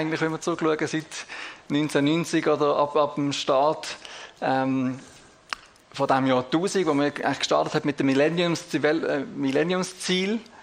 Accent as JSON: {"language": "German", "town": "Basel", "region": "Basel-Stadt", "country": "Switzerland", "lives_now": "Zürcher Oberland, Switzerland", "said": "Ich bin aus dem Zürcher Oberland. Man hört es aber noch ein bisschen, dass ich ursprünglich aus Basel bin. Dort wohne ich aber seit 8 Jahren mit meiner Familie, mit meiner Frau, der Sandy, und meinen beiden Kindern, 3 und 5, Joas und Tabitha."}